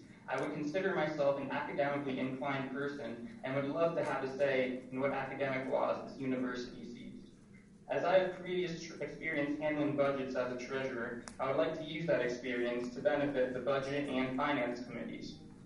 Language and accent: English; Las Vegas, Nevada, United States; I grew up in Las Vegas, Nevada, where I attended Silverado High School and graduated in the class of 2015.